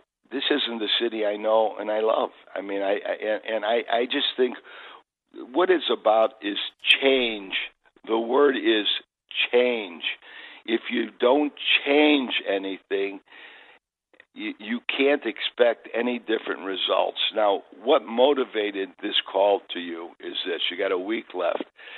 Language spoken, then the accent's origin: English; Chicago, Illinois, United States; I've been born and raised in Chicago. I could live anywhere, and I'm past the retirement age, you know, and I could live anywhere, and I don't really have to work. I love it. I love the city. I live in the city. I was born and raised in the city.